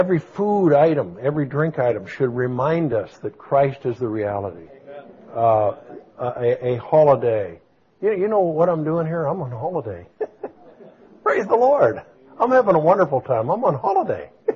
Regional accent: Pittsburgh, Pennsylvania, United States; moved away; I grew up in Pennsylvania until 1960 in the western part, you know, in Pittsburgh area. And I love Pennsylvania.

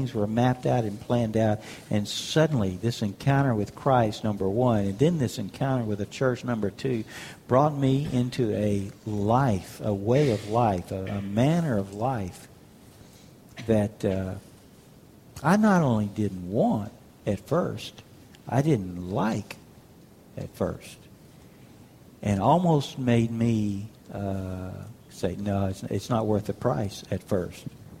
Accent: Houston, Texas, United States; Of course, I'm from Houston. I live in the cultured part of Texas. I'm from Houston, you know, big city, big everything. It's the Chicago of the South, you know.

